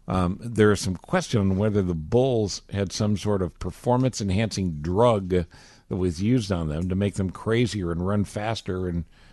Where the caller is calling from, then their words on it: United States; Yes, we're calling from America.